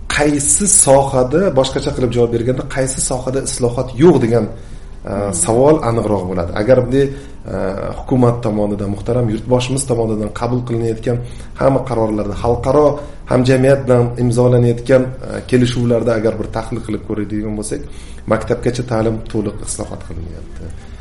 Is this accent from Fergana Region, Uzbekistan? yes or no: yes; Fergana, Fergana Region, Uzbekistan; Albatta, o'zim Farg'onalikman. Deb Farg'onada fermerlik ham qilganmiz.